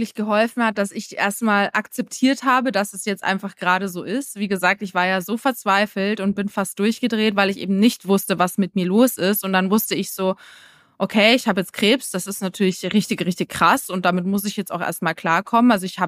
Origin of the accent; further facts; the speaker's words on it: Munich, Bavaria, Germany; now in Berlin, Germany; hast du ja schon gesagt am Anfang. Ich komme aus Berlin, aber eigentlich aus München. Ich bin 2018 nach Berlin gezogen